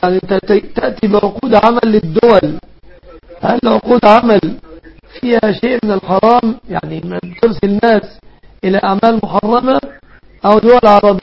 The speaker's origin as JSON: {"language": "Arabic", "country": "Egypt"}